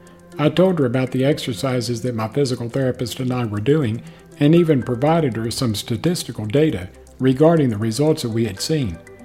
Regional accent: Dallas, Texas, United States; which was held in my hometown of Dallas, Texas in June of 2018.

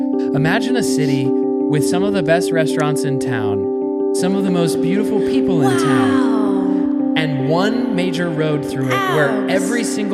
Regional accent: Michigan, United States; We grew up outside of Detroit. We grew up in Michigan

